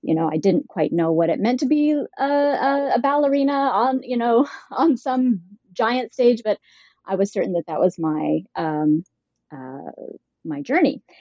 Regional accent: Utah, United States; born or raised there; also born or lived in Idaho

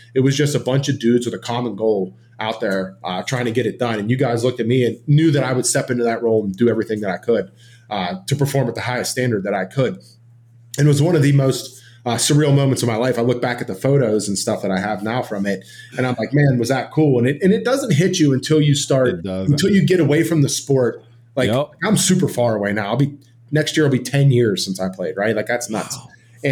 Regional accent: Pittsburgh, Pennsylvania, United States; And growing up in Pittsburgh, you know, I watched, you know, all the guys that were out there.

